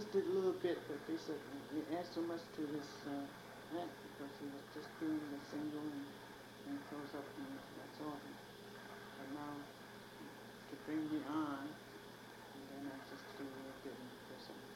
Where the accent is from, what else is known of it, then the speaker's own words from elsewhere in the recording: San Francisco, California, United States; born there; San Francisco. I was born in San Francisco.